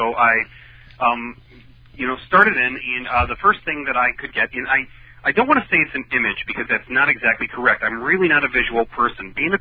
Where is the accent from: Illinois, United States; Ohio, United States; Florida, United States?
Illinois, United States; Chicago; because most people that know that I'm from Chicago, they ask, do you work with, you know, any of the famous cases that are coming around in the Chicago area?